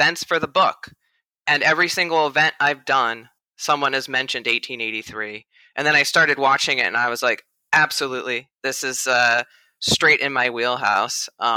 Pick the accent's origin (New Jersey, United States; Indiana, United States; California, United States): California, United States; Yeah, I'm from the West. I'm from California.